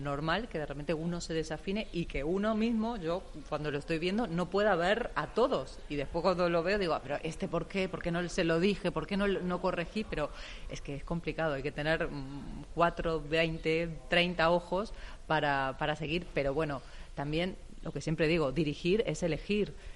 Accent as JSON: {"language": "Spanish", "country": "Argentina", "said": "yo es verdad que soy argentina, no tengo, no lo tengo en mi ADN, en las yemas"}